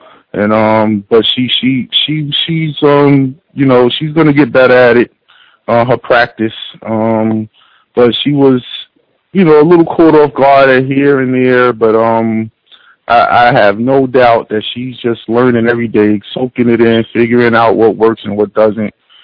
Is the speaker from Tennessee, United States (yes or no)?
no; New Jersey, United States; now in New York, United States; I'm from Jersey. When I first moved to Harlem about 13 years ago, I was walking down 125th Street